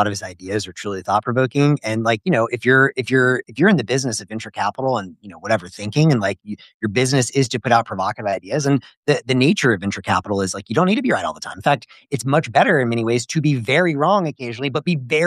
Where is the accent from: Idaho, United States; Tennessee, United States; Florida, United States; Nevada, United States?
Tennessee, United States; Memphis; Seeing as I'm from Memphis, I would have to agree